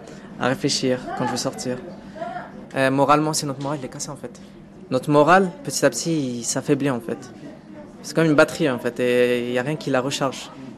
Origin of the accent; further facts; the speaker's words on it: Le Mans, Pays de la Loire, France; also born or lived in Bastia; j'ai 19 ans à peu près. Je suis né en France à Bastia, en Corse. Je suis resté que 2 ans en Corse et le reste c'est en France, la ville du Mans.